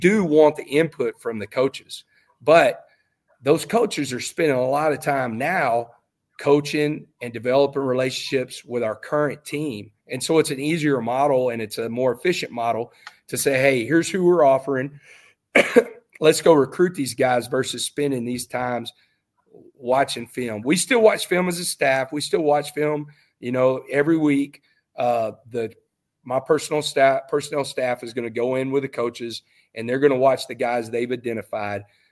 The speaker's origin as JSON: {"language": "English", "region": "Texas", "country": "United States", "said": "man, I'm a Texan. I've never been anywhere else."}